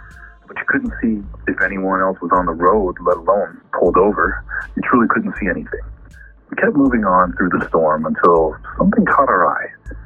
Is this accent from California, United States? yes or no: yes; Los Angeles, California, United States; moved away as an adult; now in Reno, United States; we decided to drive down to the LA area where both of us grew up and where most of our families still reside